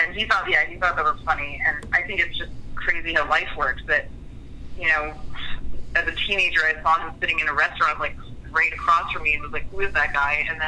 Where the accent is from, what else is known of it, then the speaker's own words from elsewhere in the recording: New York, United States; I, growing up in New York, used to go to a restaurant